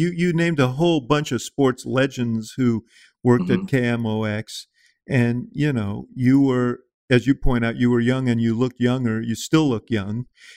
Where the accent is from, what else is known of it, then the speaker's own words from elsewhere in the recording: New York, United States; and I grew up in New York, and I know what an awesome sports figure he was there